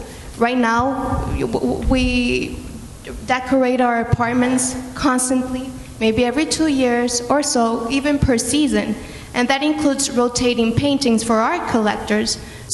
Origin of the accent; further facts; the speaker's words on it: Venezuela; also born or lived in Washington, D.C. / Paris; now in Montreal, California, United States; I'm from Venezuela, but I'm 25, and up to now I have lived in 4 countries, and I have lived in DC, Paris. I go often to New York, and currently I live in Montreal.